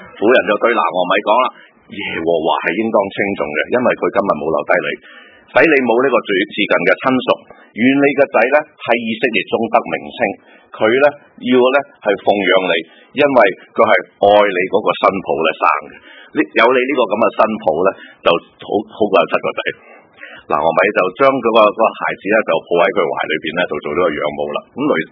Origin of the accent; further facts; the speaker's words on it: Guangdong, China; 我哋广东人咧就特别系多层次嘅搞关系呢样嘢啊